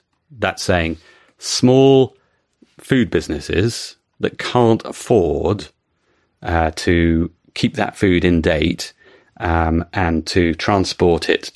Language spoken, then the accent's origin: English; United Kingdom; And I have to say, as a Brit, I'm incredibly proud that we are up there in turning waste food into energy.